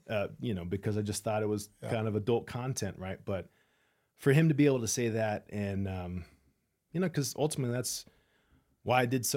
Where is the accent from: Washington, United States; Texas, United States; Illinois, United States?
Washington, United States; Spokane; Yeah, well, I grew up in Spokane, Washington. My dad was a military guy.